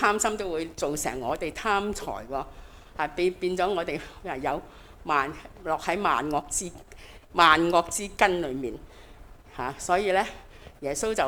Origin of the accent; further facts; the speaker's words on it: China; 不是我们中国人说的大吉大利什么都顺利